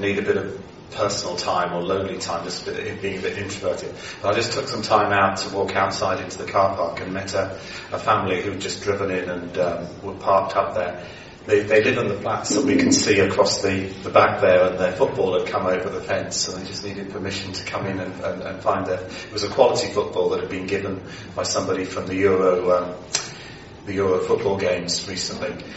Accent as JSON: {"language": "English", "region": "Kerala", "country": "India", "tie": "born there", "lives_now": "England", "said": "because I was born in Kerala in South India"}